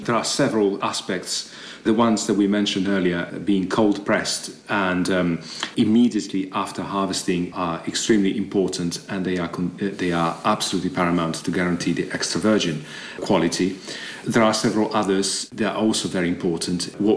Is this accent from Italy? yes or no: yes; Genoa, Liguria, Italy; I was basically born in an olive grove. I was born in Genoa too many years ago.